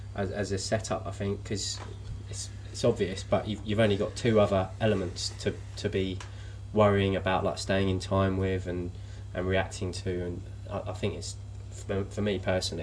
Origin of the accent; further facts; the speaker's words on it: Woodford, London, United Kingdom; I'm from Essex or northeast London edge. I grew up in Woodford.